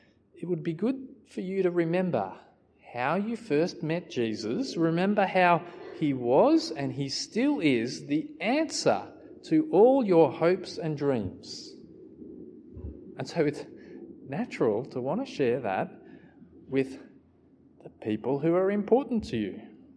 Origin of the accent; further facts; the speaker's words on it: Australia; me being an Aussie, I tried to arrange an appointment.